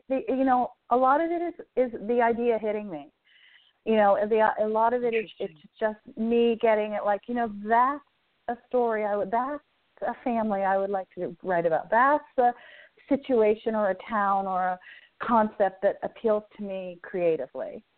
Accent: Pennsylvania, United States; also born or lived in Boston; I don't really remember what snow feels like, even though I lived in Boston for years and I grew up in Pennsylvania.

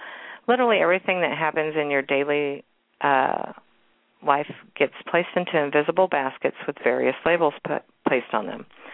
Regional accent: Kansas City, Missouri, United States; this week's inspiring story comes from actually my hometown and actually my old neighborhood. I live out in the suburbs now, but this is actually in Waldo in Kansas City.

